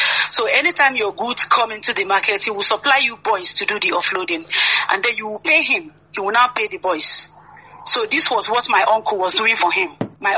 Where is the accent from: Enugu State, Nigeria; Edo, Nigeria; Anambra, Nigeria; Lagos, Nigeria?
Anambra, Nigeria; As you already know, I'm from Anambra State.